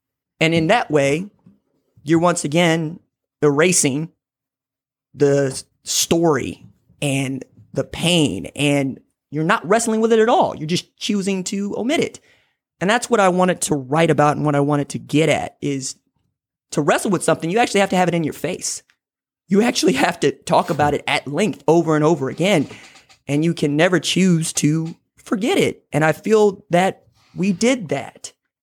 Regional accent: Tulsa, Oklahoma, United States; I'm from Tulsa. I still live here today. I went to high school here, went to the University of Tulsa

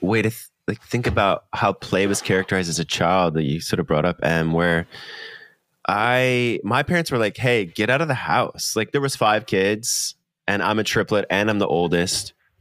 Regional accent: Minnesota, United States; because I'm from Minnesota, during the summer we play volleyball.

